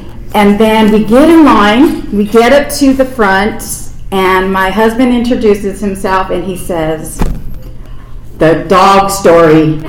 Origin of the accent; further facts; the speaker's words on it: Menifee, California, United States; from Menifee, Grateful Al-Anon.